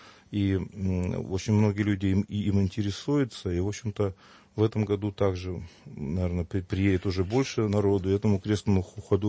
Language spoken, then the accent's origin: Russian; Uglich, Yaroslavl Oblast, Russia; я из Углича